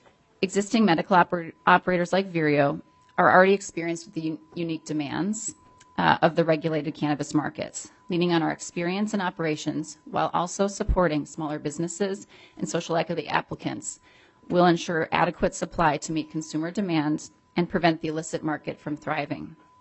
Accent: Minnesota, United States; I am proud of the way we've supported my home state with our community partners.

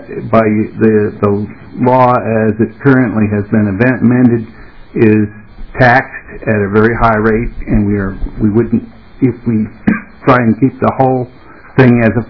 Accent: St. Paul, Minnesota, United States; I'm actually from St. Paul.

